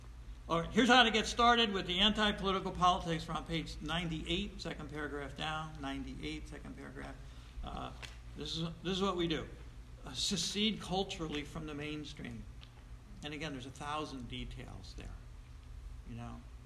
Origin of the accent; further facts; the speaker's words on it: United States; I mean, we're Americans. I'm an American. I can't help it.